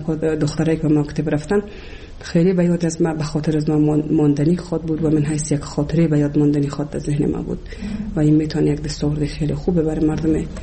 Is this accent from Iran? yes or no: no; Kabul, Afghanistan; also born or lived in Bamyan; از ولسوالی شیبر ولایت بامیان هستم. در سال 1356 در یک خانواده روشن فکر من در ولایت کابل به دنیا آمدم و تحصیلات خودم در کابل و پایان رسادم تا صنف 12